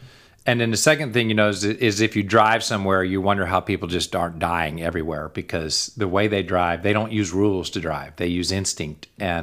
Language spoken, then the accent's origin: English; United States; But the literally, as an American, you're like, yeah, you know, whatever.